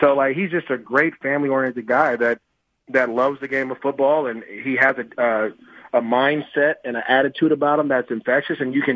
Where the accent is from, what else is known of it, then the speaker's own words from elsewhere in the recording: Antioch, California, United States; He grew up in a different area than I did. He grew up in Oakland. I grew up in Antioch.